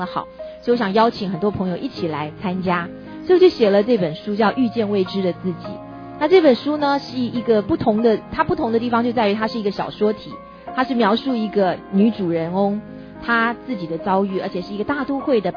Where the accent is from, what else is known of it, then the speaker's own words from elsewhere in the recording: Taiwan; now in United States; 那比方说吧，我们从台湾来的我喜欢吃欧阿米耍，对不对？我到了美国之后就很想念欧阿米耍